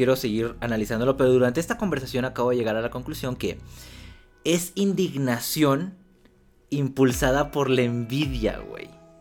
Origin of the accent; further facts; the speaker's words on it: Mexico; que somos los mexicanos